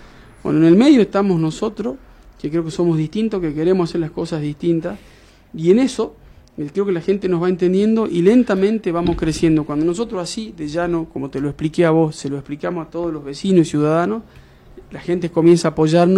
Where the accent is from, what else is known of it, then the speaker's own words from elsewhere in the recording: Cafayate, Salta, Argentina; moved away as an adult; yo soy de Cafayate, yo soy egresado de la Escuela Normal Pública de Cafayate. Mis maestros de los Valles me dieron las herramientas necesarias para que yo me pueda ir a estudiar a la Universidad de Derecho a Buenos Aires